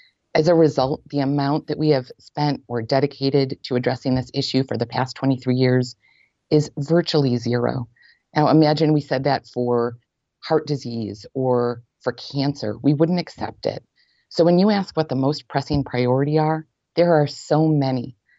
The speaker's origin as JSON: {"language": "English", "region": "New York", "country": "United States", "tie": "born or raised there", "said": "You know, I grew up in Western New York"}